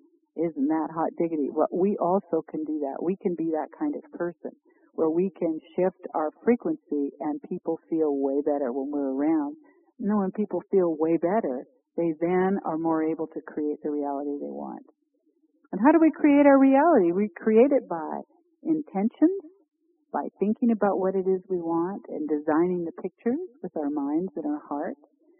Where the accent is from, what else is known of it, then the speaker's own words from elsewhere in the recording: Canada; Canada, my home country.